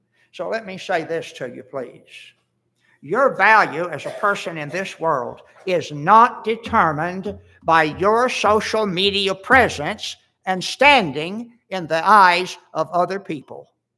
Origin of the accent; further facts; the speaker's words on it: Florida, United States; I grew up in South Florida. Some of the best honey you can have is orange blossom honey.